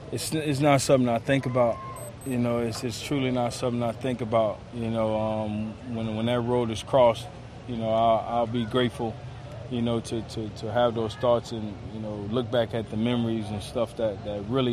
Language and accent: English; the South, United States; And I'm from the South, you know, so.